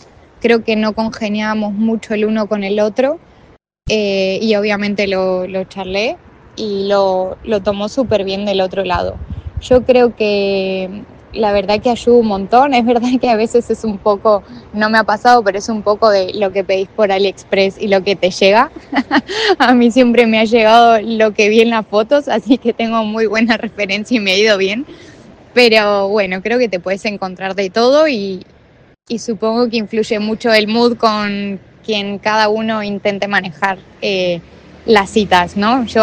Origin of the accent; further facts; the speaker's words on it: Argentina; now in Spain; Yo soy argentina viviendo en España ya hace varios años. En Argentina he usado la aplicación